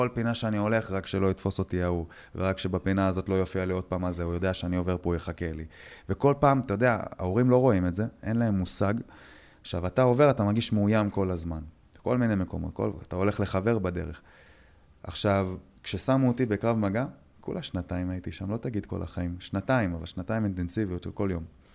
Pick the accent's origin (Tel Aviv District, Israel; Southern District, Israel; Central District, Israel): Central District, Israel; Netanya; כי גדלתי פה בנתניה, ואני לא צריך לספר לך מה זה נתניה.